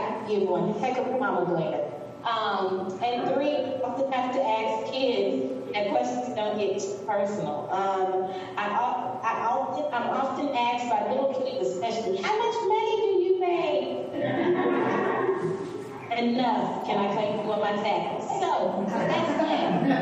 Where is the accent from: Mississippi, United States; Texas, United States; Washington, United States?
Mississippi, United States; You know, I'm from Mississippi. We have a rich literary history